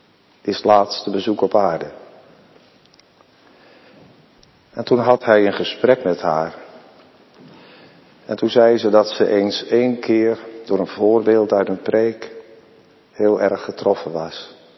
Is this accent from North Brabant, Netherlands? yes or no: no; Driebergen, Utrecht, Netherlands; Die was predikant in Driebergen, waar ik opgegroeid ben.